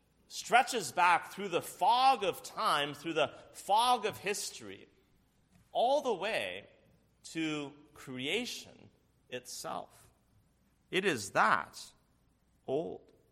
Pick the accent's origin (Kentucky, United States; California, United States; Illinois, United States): California, United States; San Francisco; In the place where I grew up in San Francisco